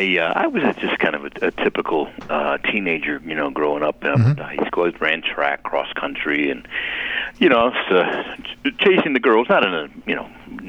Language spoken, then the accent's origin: English; Chicago, Illinois, United States; born there; also born or lived in Florida / Washington, D.C.; Well, I was born in 1961 in Chicago, and spent about 9 years there. And then when we went briefly down to Florida for a couple of years.